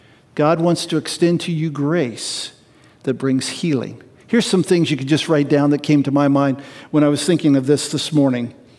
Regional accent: California, United States; when I was a kid in the neighborhood I grew up in Central California, it was very diverse.

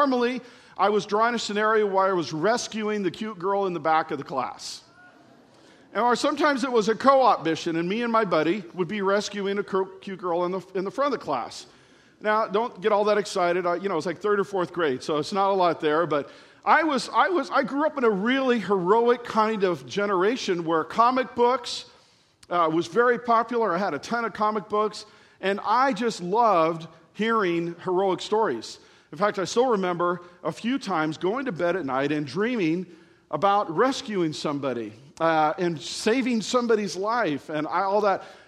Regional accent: California, United States; I am from Southern California. I can't change anything about that.

